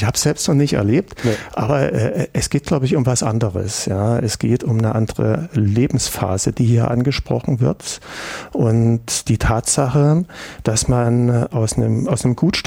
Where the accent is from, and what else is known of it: East Germany, Germany; born or raised there